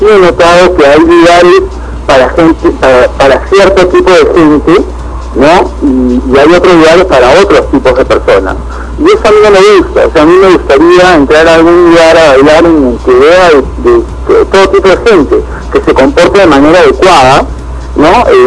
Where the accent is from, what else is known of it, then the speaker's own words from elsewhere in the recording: Peru; Yo soy un peruano más.